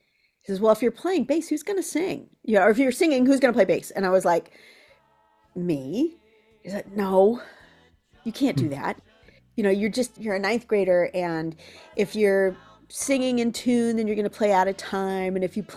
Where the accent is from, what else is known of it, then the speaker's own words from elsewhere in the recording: Billings, Montana, United States; also born or lived in Boise, Idaho; In fact, right now I'm in my hometown, Billings, Montana, where I grew up, and my family had a little bit of time in Boise, Idaho, in my informative elementary school and junior high years.